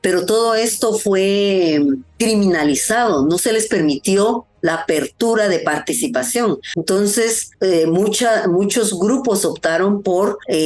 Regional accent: Guatemala; soy de Guatemala.

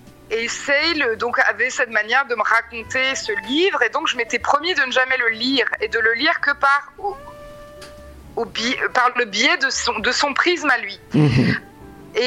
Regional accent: France; born there; Alors, ma maman est haïtienne et mon papa est français. Voilà. Et je suis née en France.

